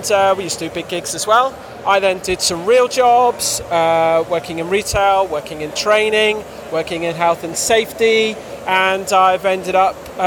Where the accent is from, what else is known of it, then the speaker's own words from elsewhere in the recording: Truro, South West England, United Kingdom; So I grew up just outside Truro.